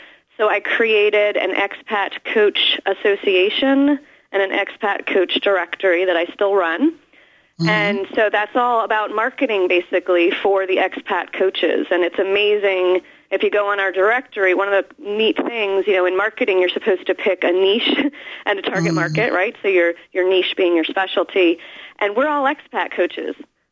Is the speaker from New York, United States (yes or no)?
yes; New York City, New York, United States; I was a city girl, born and raised in New York City